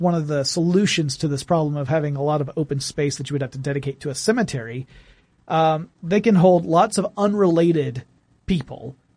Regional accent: Georgia, United States; Yeah. Small town in Georgia, Strickland Funeral Home.

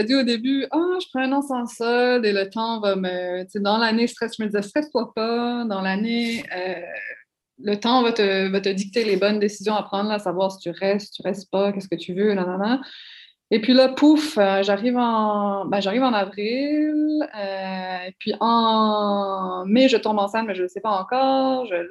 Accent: New Brunswick, Canada; moved away; même si je viens du Nouveau-Brunswick, ça fait des années que je suis au Québec

